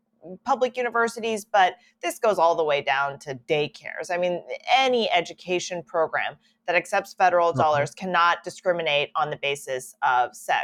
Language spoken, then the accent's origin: English; Kansas, United States; So yeah, I'm from Western Kansas. I grew up on 60 acres. I went to public school. My mom is not from this country